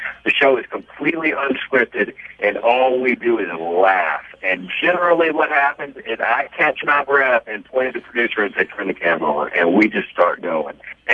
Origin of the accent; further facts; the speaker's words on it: Albany, Georgia, United States; now in Savannah, United States; I'm born and raised in Albany, Georgia. Mm-hmm. Everyone in my family is. So we're from Southwest Georgia, and then we migrated over to coastal Georgia, over to Savannah.